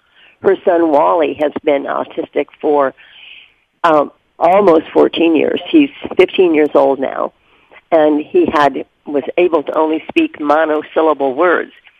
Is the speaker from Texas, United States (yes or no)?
no; Florida, United States; and I'm actually here from Florida.